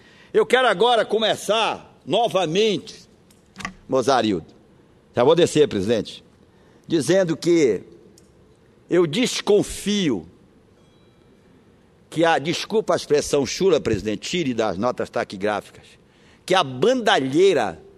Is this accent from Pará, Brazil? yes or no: yes; Pará, Brazil; Eu vim para cá, senhor presidente, desço, para representar o povo da minha terra querida, que eu amo, que eu adoro.